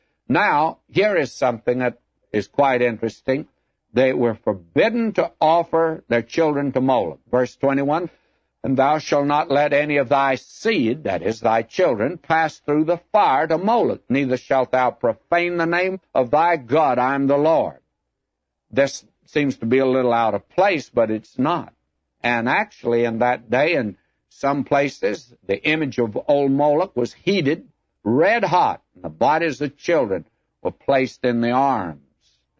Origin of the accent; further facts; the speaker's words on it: United States; I love this country. I was born here, and I'm American